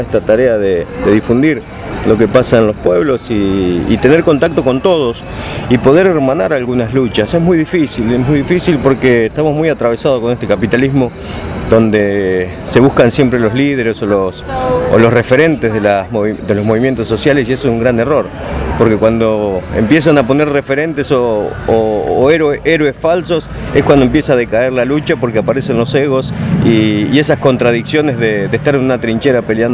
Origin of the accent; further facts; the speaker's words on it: Buenos Aires, Argentina; de mi pueblo, de Buenos Aires